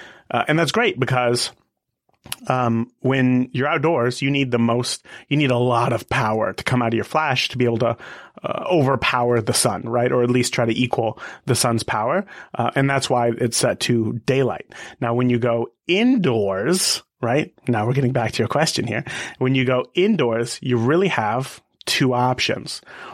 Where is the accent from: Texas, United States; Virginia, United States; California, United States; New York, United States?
California, United States; When I was in sixth and seventh grade, growing up in California, we got to spend a week in Yosemite for a school trip.